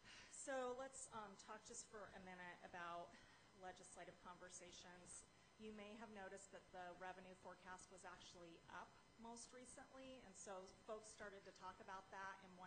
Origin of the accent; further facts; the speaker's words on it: Kansas, United States; moved away as an adult; I'm originally from Kansas. I moved out to Washington to go to law school.